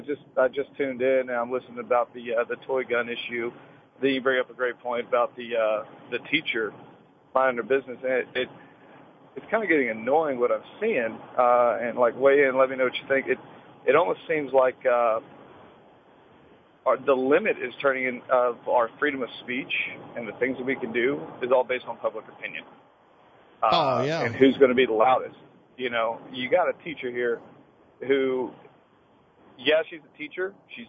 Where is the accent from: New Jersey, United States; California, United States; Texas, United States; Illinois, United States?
Texas, United States; my wife, we're both from Texas, we grew up in an age where, like, no kidding, you would be able to show up in high school.